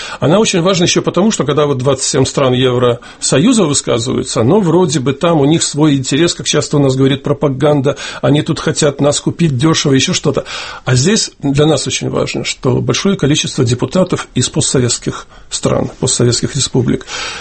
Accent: Belarus; я, как белорус, который занимается этими вопросами, мне они болят

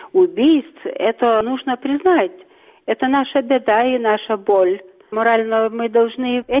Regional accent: Lithuania; потому что я литовец

